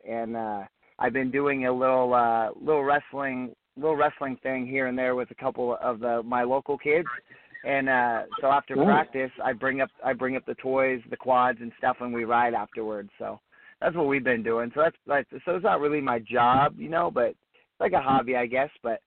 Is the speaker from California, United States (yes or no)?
yes; California, United States; I'm born and raised in Humboldt County. I've lived here my whole life, and this is my home.